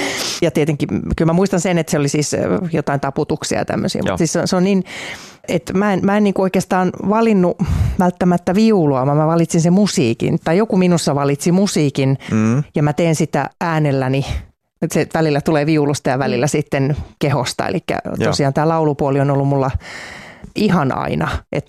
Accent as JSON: {"language": "Finnish", "town": "Oulu", "region": "North Ostrobothnia", "country": "Finland", "moved": "as an adult", "lives_now": "Helsinki, Finland", "said": "Mä oon siis 12-vuotiaana ilmoittanut äidilleni jo, että mä muutan, siis mä oon Oulusta kotoisin, niin muutan sitten Helsinkiin tekemään musiikkia."}